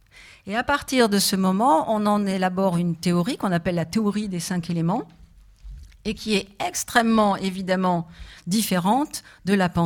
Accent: Nouvelle-Aquitaine, France; parce que moi je suis de la Dordogne

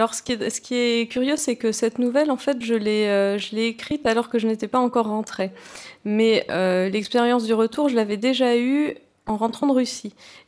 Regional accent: France; Je ne vais pas du tout essayer de renier le fait que je suis française ou autre. Au contraire, j'en suis absolument fière.

